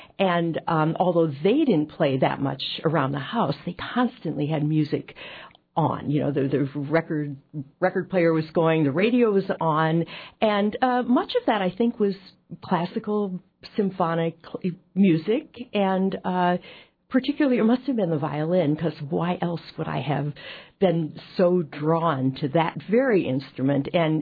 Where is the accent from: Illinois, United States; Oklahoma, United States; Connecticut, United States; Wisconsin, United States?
Illinois, United States; Chicago; Actually, I grew up in Chicago.